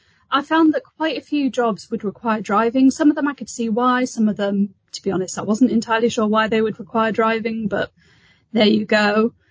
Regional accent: North East England, United Kingdom; So I was kind of desperate to leave my hometown, go somewhere new. I'm not from Oxford, I'm from the Northeast, so it's a bit of a step.

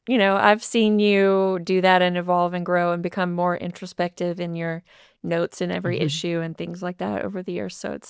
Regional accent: Florence, Alabama, United States; I've done a couple of sort of touristy travel pieces on my hometown, Florence, Alabama, and like Muscle Shoals area.

